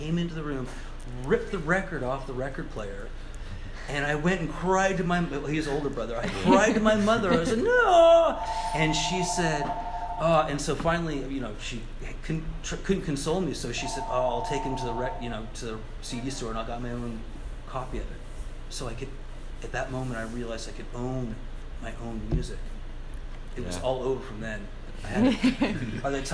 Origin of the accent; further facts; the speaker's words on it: Canada; they were like … because I'm Canadian also, and he's great in Canada.